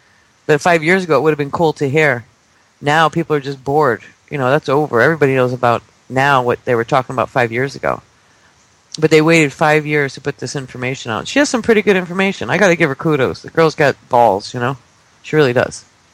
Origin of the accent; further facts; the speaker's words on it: Connecticut, United States; I'm from Connecticut originally.